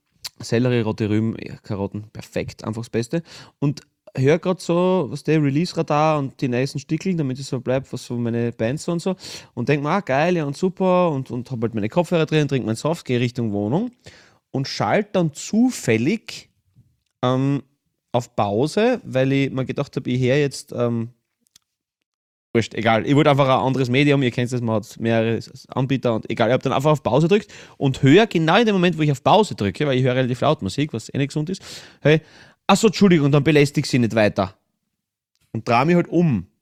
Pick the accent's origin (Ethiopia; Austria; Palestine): Austria; Lower Austria; wir sind nämlich aus dem Waldviertel